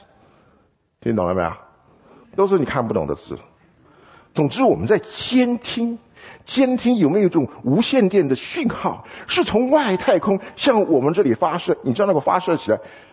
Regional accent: Taiwan; 因为我是从台湾来的，忘记跟大家介绍一下。

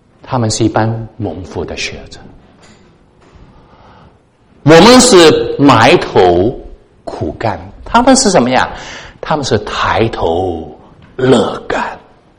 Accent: Hong Kong; accent: Cantonese; Chinese is a second language; 我是在香港出生长大的，所以你听我的国语有一些广东腔，就是这个原因啊。

